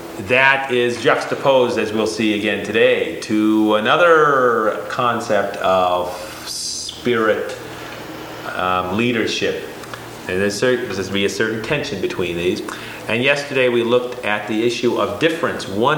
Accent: Shiprock, New Mexico, United States; He writes about Shiprock, New Mexico, where I grew up

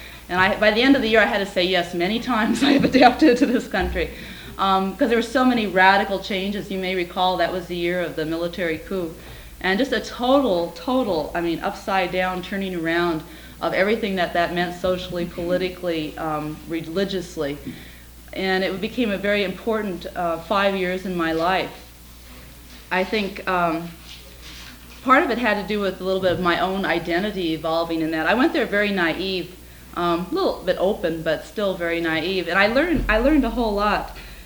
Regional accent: United States; And so I had a lot of things to work out and how I felt as an American, being in South America during that time.

